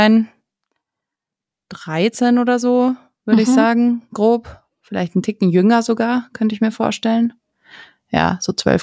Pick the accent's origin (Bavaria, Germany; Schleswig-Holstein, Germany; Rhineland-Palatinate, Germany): Bavaria, Germany; Herrsching; Nee, damals noch in Herrsching, wo ich aufgewachsen bin.